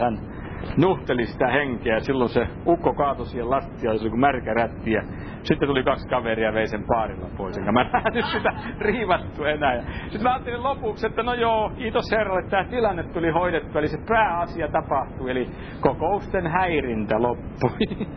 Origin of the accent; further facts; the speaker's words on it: Häme, Finland; Minä olen Hämeestä